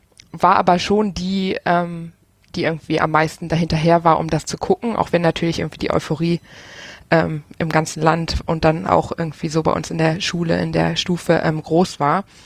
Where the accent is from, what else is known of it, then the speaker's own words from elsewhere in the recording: Rhineland, Germany; now in Aachen, Germany; Ich komme aus dem Rheinland und ja, wohne jetzt in Aachen.